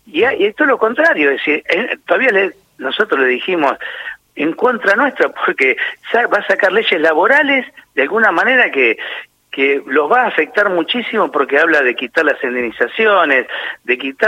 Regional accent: Argentina; lo que nosotros queremos en la Argentina como argentinos

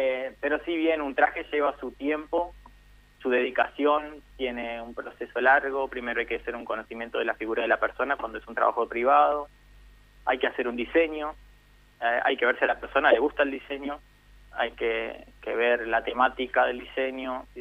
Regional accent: María Grande, Entre Ríos, Argentina; Soy de María Grande, Entre Ríos.

